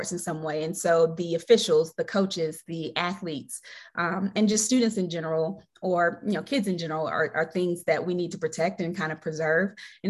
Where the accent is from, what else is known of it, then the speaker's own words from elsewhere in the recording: Greensboro, North Carolina, United States; now in Colorado Springs, United States; And my hometown is Greensboro, North Carolina, or Pleasant Garden. You know, my mom usually says I'm from Pleasant Garden, but I like to claim Greensboro. And the current city that I live in is Colorado Springs, Colorado.